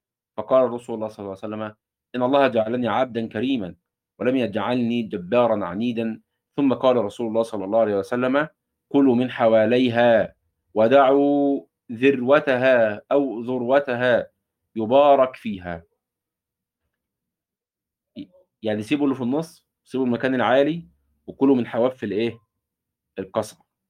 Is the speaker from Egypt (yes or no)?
yes; Egypt